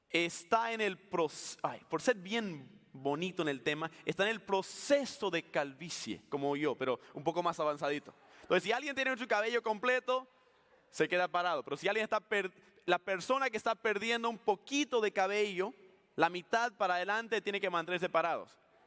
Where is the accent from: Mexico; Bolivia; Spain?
Bolivia; yo soy boliviano, ¿cómo están? Como me gusta siempre decir, soy cara de gringo, corazón latino